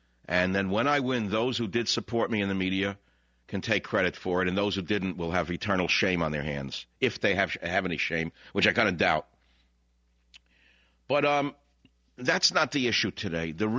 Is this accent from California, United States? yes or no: yes; San Francisco, California, United States; Last night, I got to tell you something. I took a rare excursion in my hometown of San Francisco.